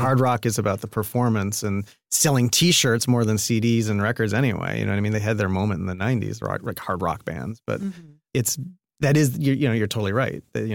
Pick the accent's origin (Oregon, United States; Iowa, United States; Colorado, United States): Colorado, United States; Colorado Springs; I listen to my hometown rock radio station, the active rock station, because I just want to know what's getting played on the radio.